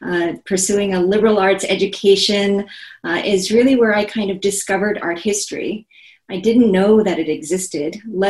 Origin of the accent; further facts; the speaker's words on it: Seoul, South Korea; moved away as an adult; now in United States; I was born and raised in Seoul, South Korea.